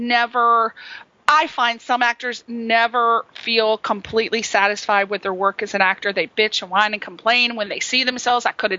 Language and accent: English; East Coast, United States; now in Los Angeles, United States; I'm from the East Coast, so I have a different mentality. When I came out here, it was very different. I was culture shocked when I moved out here.